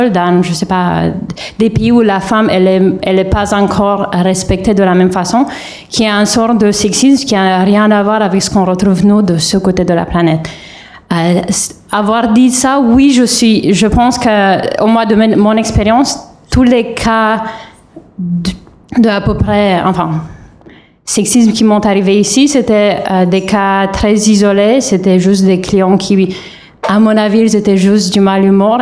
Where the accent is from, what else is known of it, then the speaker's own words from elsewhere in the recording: Romania; French is a second language; now in France; J'ai eu pas mal de soucis en tant que roumaine en France.